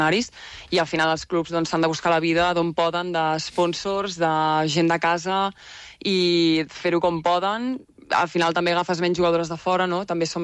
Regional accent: Granollers, Catalonia, Spain; vaig decidir tornar aquí a casa, a Granollers, d'on sóc jo

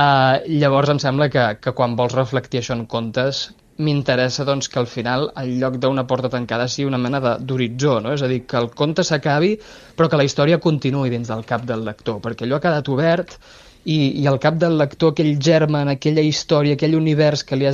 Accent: Navàs, Catalonia, Spain; gran en un poble a l'interior de Catalunya, i aquí el meu referent lingüístic van ser les persones grans del meu poble, que és Navàs.

